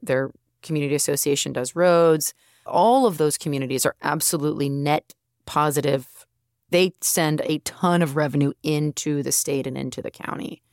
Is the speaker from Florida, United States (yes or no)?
no; Charleston, South Carolina, United States; Like I said, I grew up in Charleston, so we're fortunate to have parents here.